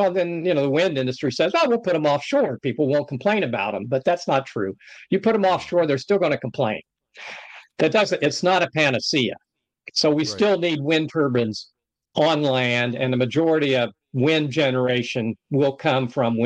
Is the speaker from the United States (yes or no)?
yes; United States; because I'm an American living in the United States, that's what we got.